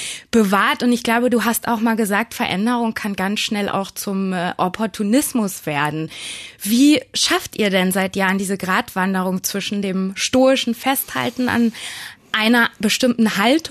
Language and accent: German; Hamburg, Germany; Natürlich als Hamburgerin bin ich mit euch aufgewachsen, wie man so schön sagt.